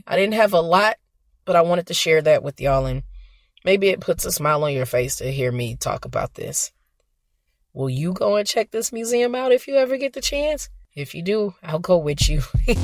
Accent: United States; And their music history is very much my music history as an American.

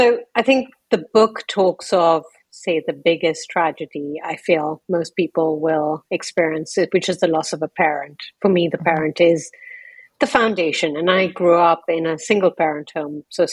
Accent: India; also born or lived in London, United Kingdom; I was four when I was taken from London to India.

